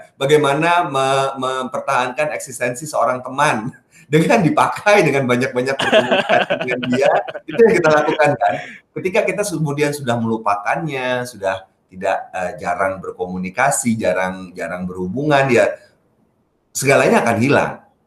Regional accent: Jakarta, Indonesia; born there; first language Minangkabau; Saya lahir dengan bahasa Minang. Walaupun saya lahir di Jakarta, tapi orang tua saya dua-duanya Minang. Dan di rumah, beliau berdua itu sering bercakap-cakap dalam bahasa Minang.

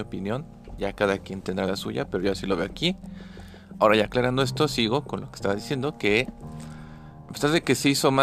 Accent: Mexico; aquí en mi país, en México

